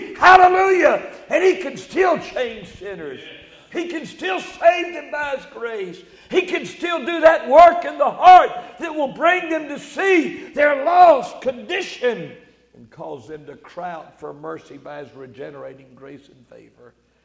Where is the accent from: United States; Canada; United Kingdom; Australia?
United States; the South; Now, I realize that I'm from the South and I'm a little more emotional.